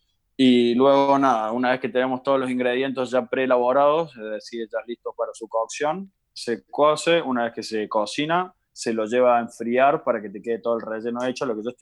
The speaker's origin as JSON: {"language": "Spanish", "region": "Tucumán", "country": "Argentina", "said": "los dos somos tucumanos, así que nada, no se negocia acá."}